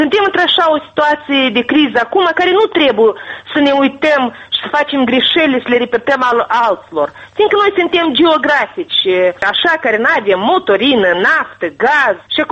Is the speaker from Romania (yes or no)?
no; Moldova; Noi toți suntem moldoveni și tot avem o mândrie de moldoveni